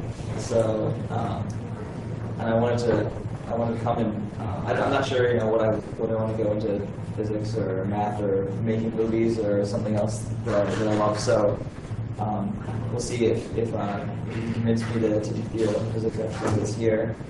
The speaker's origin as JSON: {"language": "English", "region": "Minnesota", "country": "United States", "also_born_or_lived": "Iowa", "said": "I'm from Minnesota in the U.S. I went to a really, really small school in a small town in the middle of cornfields in Iowa"}